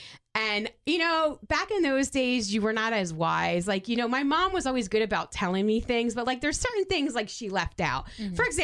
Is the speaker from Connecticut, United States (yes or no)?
no; New Jersey, United States; growing up in New Jersey during the summertime, I just have so many fond memories of that.